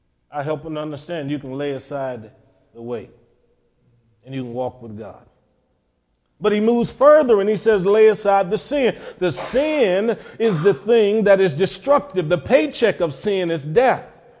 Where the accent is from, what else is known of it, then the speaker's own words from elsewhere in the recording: Cleveland, Ohio, United States; I've had friends growing up in Cleveland, Ohio, that got involved with a lot of things